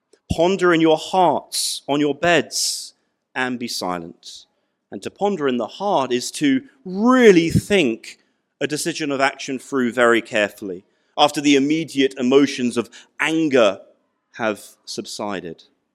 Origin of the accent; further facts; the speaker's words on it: United Kingdom; They knew that the streets in my hometown back in the UK, they weren't that safe at that time of night.